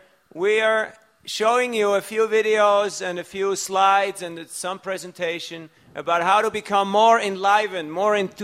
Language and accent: English; Zurich, Switzerland; I'm from Zurich, Switzerland.